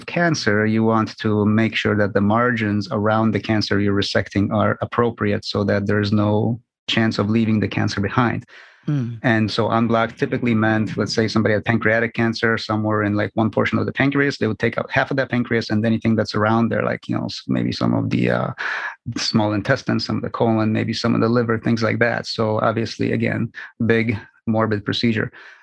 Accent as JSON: {"language": "English", "town": "Chicago", "region": "Illinois", "country": "United States", "tie": "born or raised there", "also_born_or_lived": "Poland", "said": "Well, I was born in Poland and grew up in Chicago and trained in Chicago for the most part."}